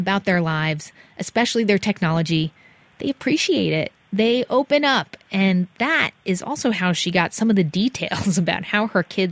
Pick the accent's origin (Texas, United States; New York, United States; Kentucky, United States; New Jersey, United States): New Jersey, United States; New Jersey, my home state.